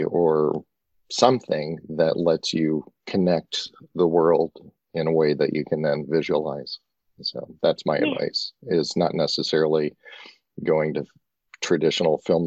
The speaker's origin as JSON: {"language": "English", "town": "Washington", "region": "District of Columbia", "country": "United States", "tie": "born or raised there", "said": "I live and work in Washington, D.C., which happens to be my hometown."}